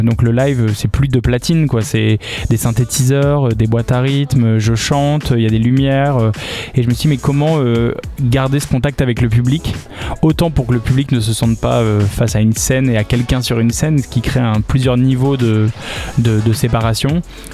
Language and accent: French; France; en tant que Français, on est tous mélancoliques et romantiques.